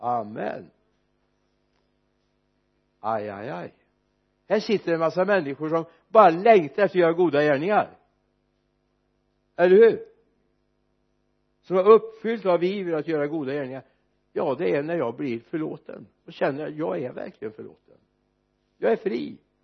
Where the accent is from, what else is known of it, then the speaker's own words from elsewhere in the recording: Mariestad, Västra Götaland County, Sweden; born there; Och det är inte hem till Mariestad där jag är född.